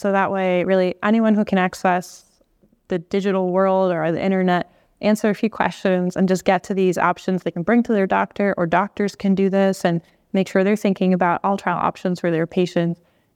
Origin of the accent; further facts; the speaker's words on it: Boston, Massachusetts, United States; So I'm originally from Boston.